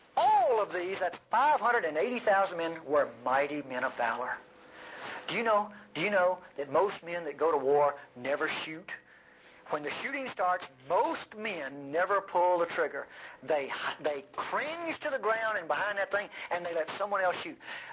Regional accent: Mississippi, United States; Listen, I'm from North Mississippi. Nobody from North Mississippi was ever eloquent.

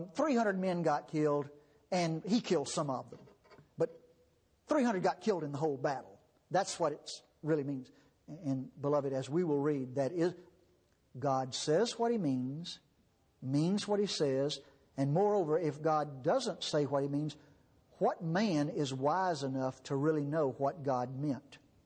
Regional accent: Texas, United States; We're from Texas.

